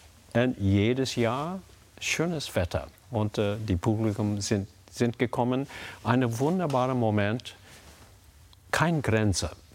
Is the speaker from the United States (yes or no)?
yes; United States; German is a second language; now in Germany; Deutschland für uns als Amerikaner ist ein Quelle von enorm Inspirations